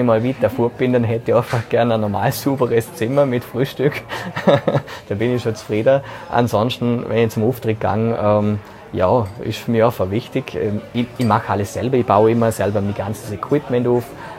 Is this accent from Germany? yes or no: no; Vorarlberg, Austria; das ist für mich schon eine Ehre, als Vorarlberger dort dabei gewesen.